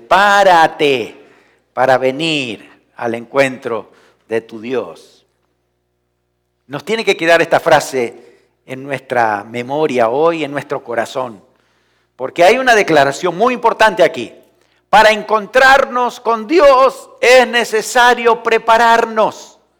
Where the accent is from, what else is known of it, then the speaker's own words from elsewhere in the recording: Pehuajó, Buenos Aires Province, Argentina; yo tenía que viajar a mi pueblo, a Pehuajó